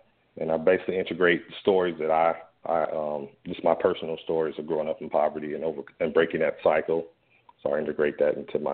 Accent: Gary, Indiana, United States; I got my start. I had a pretty humble beginning growing up in Gary, Indiana, but many of you may know it's home

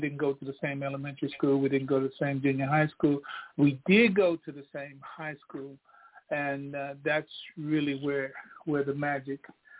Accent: Denison, Texas, United States; born there; I was born in Denison, Texas, and there's claims of fame there, but I'll leave them out. I was born in Denison, Texas in 1951

